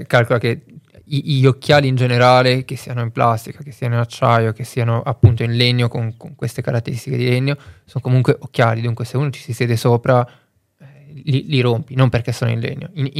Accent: Lugano, Ticino, Switzerland; io sono di Lugano, ho studiato presso l'Università della Svizzera Italiana, ho fatto sia il bachelor che il master in economia e management

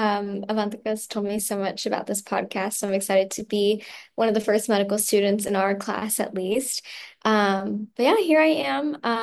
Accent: Phoenix, Arizona, United States; I'm originally from Phoenix, so just 2 hours away, but I went here for undergrad.

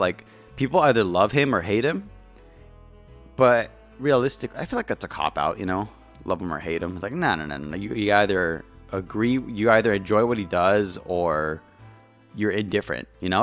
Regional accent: United States; I don't know how I feel about it as an American.

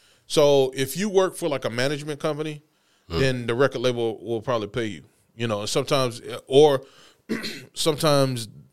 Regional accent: Greensboro, North Carolina, United States; also born or lived in Detroit; Well, I was born in Detroit, okay. But I was raised in Greensboro. I spent kindergarten. I went to Bessemer.

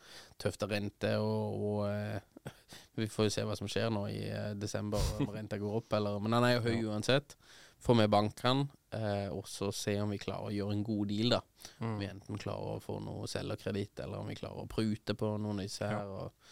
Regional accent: Kristiansand, Agder, Norway; der hvor vi er fra Kristiansand også, så du skal liksom ikke, det er ikke Molde vi er fra liksom.

